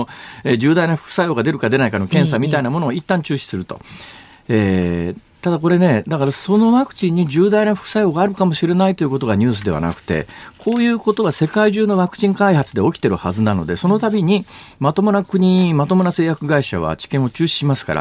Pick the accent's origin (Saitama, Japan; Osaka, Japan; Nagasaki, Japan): Osaka, Japan; これ地元の大阪で私居住地大阪ですから大阪で裁判を起こすことが可能なんですね